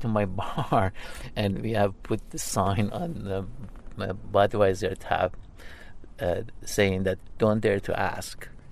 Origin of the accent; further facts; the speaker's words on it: Iran; moved away as an adult; now in Canada; I come from Iran, yeah. Lived in Canada since 1983. When I came here, I was like 20 years old.